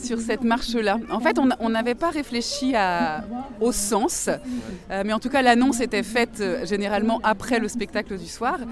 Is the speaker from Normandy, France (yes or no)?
yes; Rouen, Normandy, France; Et comme on est de Rouen, je me suis dit pourquoi on se servirait pas de ça, enfin on ferait pas ça près de chez nous